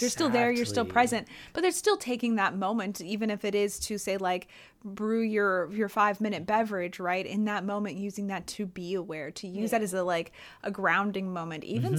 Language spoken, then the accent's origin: English; Colorado, United States; I have a lot of fond memories of growing up in the Colorado Rockies and waking up to snow heaps and animals grazing in our front yard